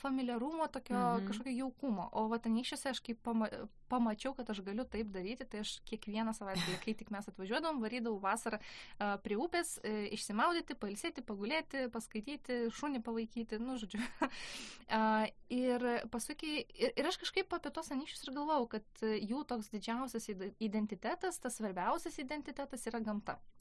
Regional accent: Klaipėda, Klaipėda County, Lithuania; also born or lived in Rokiškis; mano šeima persikėlė į Klaipėdą. Tai aš Klaipėdui užaugau. Baigiau mokyklą, ten visa mano vaikystė, paauglystė praėjo

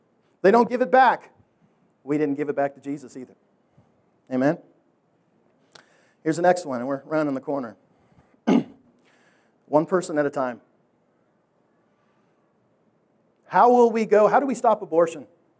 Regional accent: Canada; And by the way, I'm Canadian. I'm not like you white people. We're a creamier, better, purer white.

